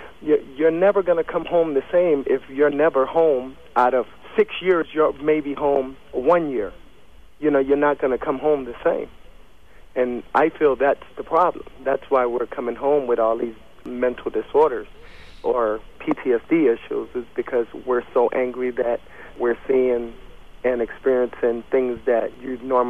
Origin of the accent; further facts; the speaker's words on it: United States; as an American, we should all join.